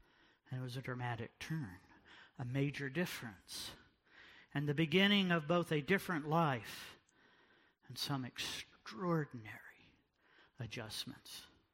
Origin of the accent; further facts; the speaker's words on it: DR Congo; also born or lived in England; now in United States; I grew up in Africa and the old northern Congo. And we fled from the Congo in the late 60s during the Simba rebellions